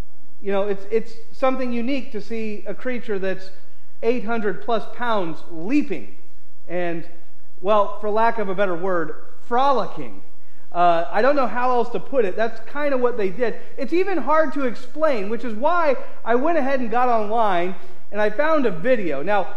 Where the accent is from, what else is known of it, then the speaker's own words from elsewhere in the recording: Missouri, United States; Now, I grew up in Missouri, and we have kind of the hills and the rocky shorelines and all that kind of fun and exciting stuff.